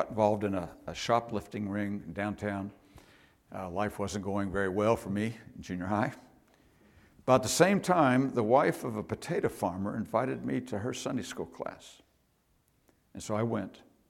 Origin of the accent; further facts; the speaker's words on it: Pennsylvania, United States; I grew up in Western Pennsylvania. Went to a rural elementary school.